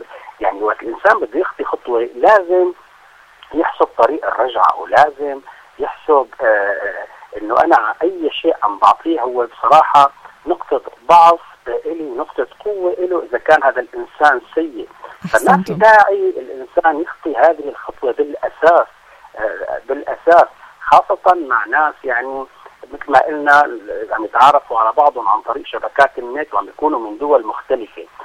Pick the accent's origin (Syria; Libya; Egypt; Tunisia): Syria; نحن عندنا في سوريا موضوع الجريمة الإلكترونية